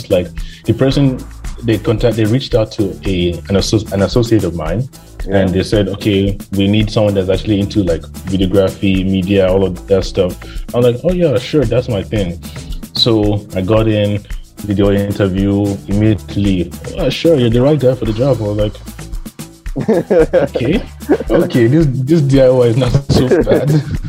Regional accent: Nigeria; even in Nigeria, I mean, as a Nigerian living, currently living in Nigeria

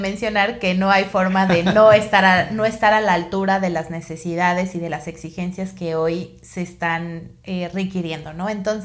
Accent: Mexico; Yo sí creo que la pandemia nos vino a dar una calidad de vida que no esperábamos como mexicanos y viviendo en la ciudad que podíamos percibir.

